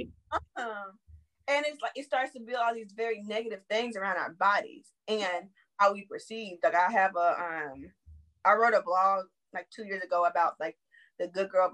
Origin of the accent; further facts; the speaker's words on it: Houston, Texas, United States; I'm from Texas, Houston, we try and smother and because I grew up like that.